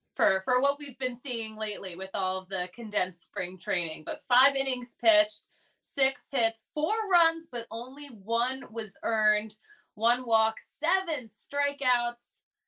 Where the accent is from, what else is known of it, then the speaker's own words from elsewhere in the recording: Philadelphia, Pennsylvania, United States; I mean, I'm from Philly, so I know how loud Philly people are. They could project their voices.